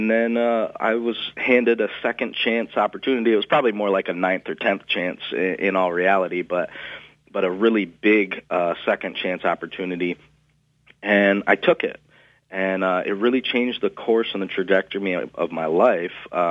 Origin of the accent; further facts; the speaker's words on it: New York, United States; I grew up in New York until I was about seven.